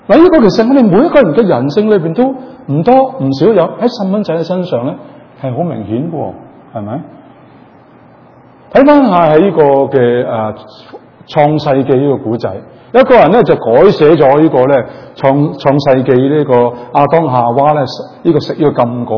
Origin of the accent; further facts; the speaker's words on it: China; 等於我哋中國人啦